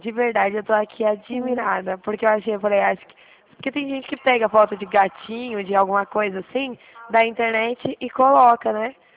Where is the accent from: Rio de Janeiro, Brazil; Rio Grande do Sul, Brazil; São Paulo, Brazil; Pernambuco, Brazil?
São Paulo, Brazil; Dracena; Eu sou de Dracena.